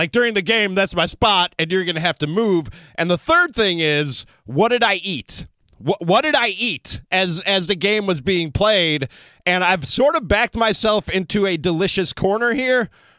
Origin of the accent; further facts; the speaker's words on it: Chicago, Illinois, United States; I'm one of you, born and raised in Chicago, Bears fan, Bears.